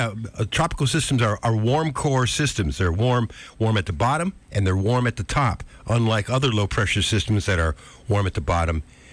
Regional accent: Cleveland, Ohio, United States; Hearing the wind outside of my house reminded me of growing up in Cleveland with those big winter storms.

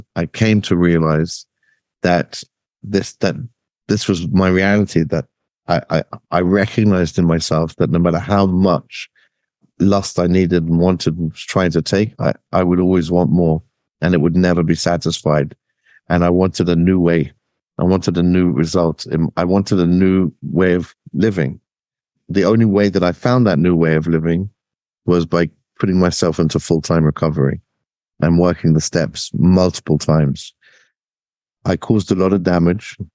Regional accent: England, United Kingdom; accent: English; I'll do it in my original English accent, probably best.

